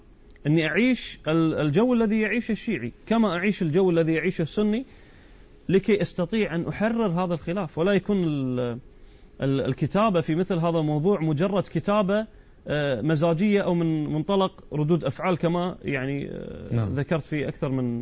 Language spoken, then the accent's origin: Arabic; Kuwait; مثل مسجد الإمام الحسين عندنا في الكويت